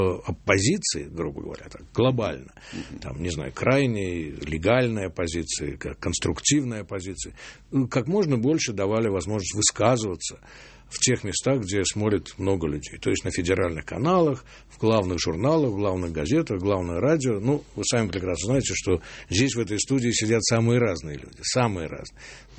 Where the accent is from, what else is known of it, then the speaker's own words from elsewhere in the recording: Tashkent, Uzbekistan; now in Moscow, Russia; я-то не москвич, я из Ташкента, но я тоже себя здесь чувствую вполне дома.